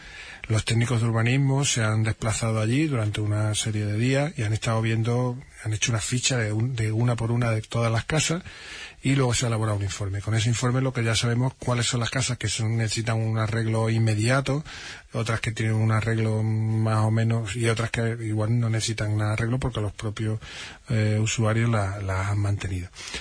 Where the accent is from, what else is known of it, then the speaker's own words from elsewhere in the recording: Andalusia, Spain; Yo soy de La Chica, me crié allí.